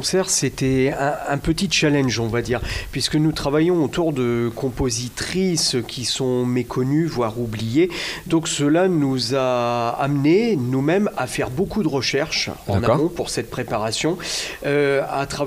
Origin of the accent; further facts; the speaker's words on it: Saint-Quentin, Hauts-de-France, France; je suis originaire de Saint-Quentin et je travaille à l'heure actuelle au Conservatoire de Noyon où j'enseigne la clarinette et j'enseigne également la musique de chambre en région parisienne.